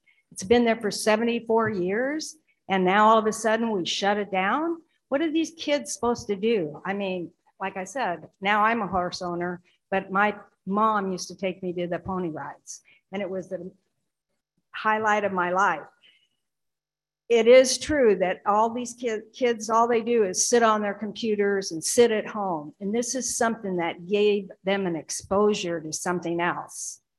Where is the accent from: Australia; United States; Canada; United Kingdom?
United States; Culver City, California; born there; My family used to have a Red Riding stable before I was born in Culver City.